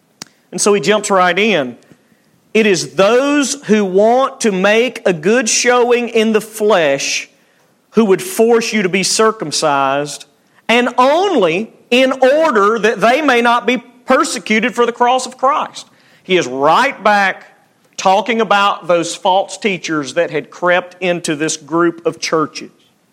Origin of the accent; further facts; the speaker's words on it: Alabama, United States; I'm from Alabama. I can't say that word very well.